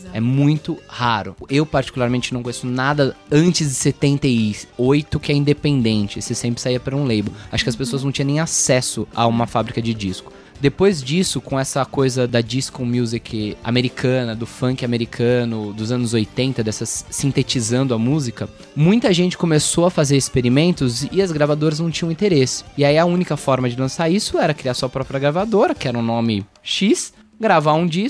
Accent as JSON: {"language": "Portuguese", "country": "Brazil", "said": "porque eu moro aqui, né? Sou brasileiro, afinal."}